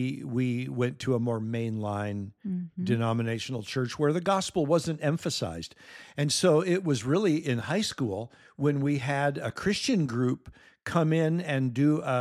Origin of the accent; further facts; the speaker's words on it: Minnesota, United States; And so we both were born and raised in Minnesota, USA, and we've lived in the United States our entire lives.